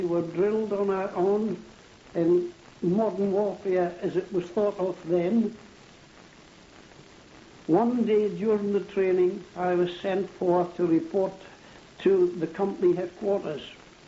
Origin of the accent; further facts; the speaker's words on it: Berwick-upon-Tweed, North East England, United Kingdom; we visited a number of places on the Scottish border. One of them was Berwick upon Tweed, my hometown.